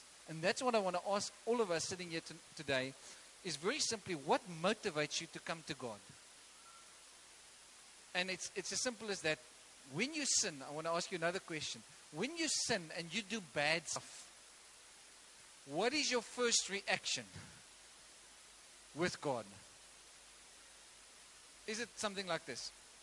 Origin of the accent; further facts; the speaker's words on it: Caledon, Western Cape, South Africa; I grew up in Caledon, the greatest city of Caledon. Okay, Caledon. Okay, dis ek hoe my brei is so mooi. Okay, julle moet nog almal leer om Afrikaans te praat. Ek praat reg Afrikaans.